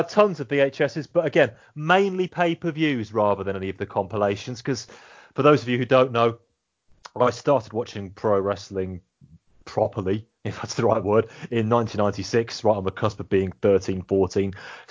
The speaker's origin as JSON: {"language": "English", "country": "United Kingdom", "said": "I'm British after all."}